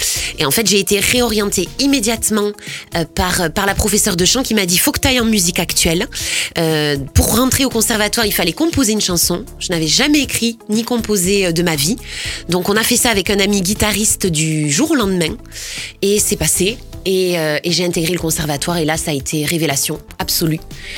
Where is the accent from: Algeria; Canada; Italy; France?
Italy; Florence, Tuscany; je suis originaire, moi, de Florence. J'ai grandi à Florence. J'ai fait mes études ici. Enfin, mes études, en tout cas, collège, lycée.